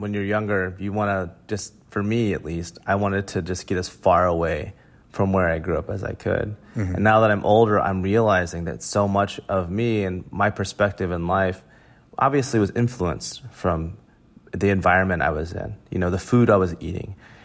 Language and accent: English; Oklahoma, United States; You know, growing up in Oklahoma, one of my favorite things in the world to eat, there's this Mexican restaurant in Oklahoma City called Chilino's.